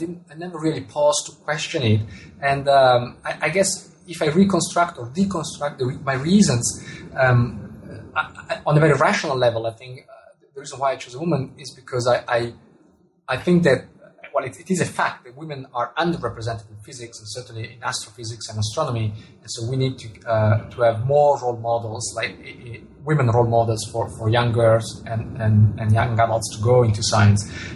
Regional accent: Italy; first language Italian; English is a second language; Well, telescope in Italian, which is my mother tongue, is masculine

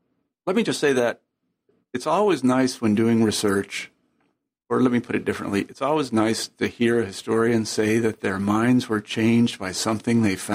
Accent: Kansas, United States; I'm from Kansas, so maybe I've been there. I have relatives in Oklahoma.

